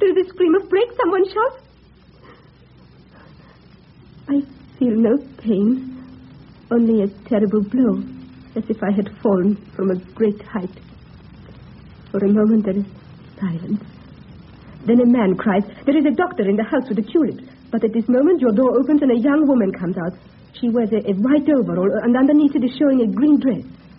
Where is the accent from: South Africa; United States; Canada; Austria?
Austria; English is a second language; No. No, I am from Austria.